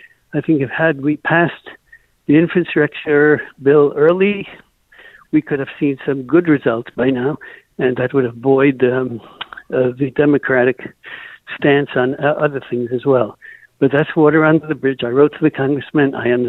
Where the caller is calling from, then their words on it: Riverdale, New York, United States; I'm from the Riverdale